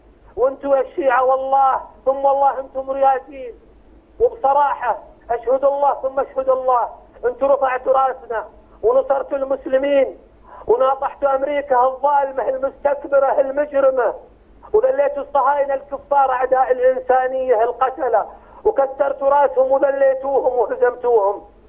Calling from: Riyadh, Riyadh Province, Saudi Arabia; أنا أكلمكم من الرياض

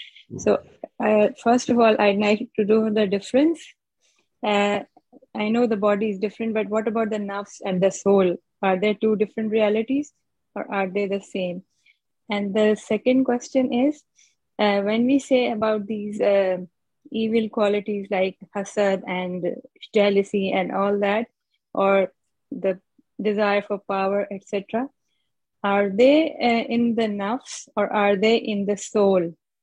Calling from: Dubai, United Arab Emirates; I'm speaking from Dubai.

